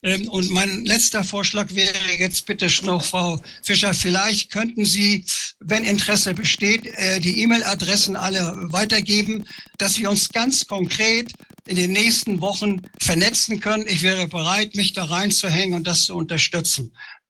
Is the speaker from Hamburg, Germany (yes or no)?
yes; Hamburg, Germany; also born or lived in Berlin; now in Bergen, Austria; Ich bin Hamburger-Berliner, habe mich seit 37 Jahren in Österreich in Bergen verkrochen, südlich von Salzburg.